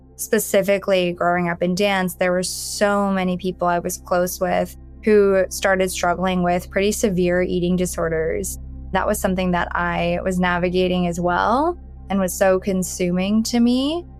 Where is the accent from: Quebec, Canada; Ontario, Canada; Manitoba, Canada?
Ontario, Canada; Toronto; I'm from Canada, so I'm based in Toronto. I grew up here.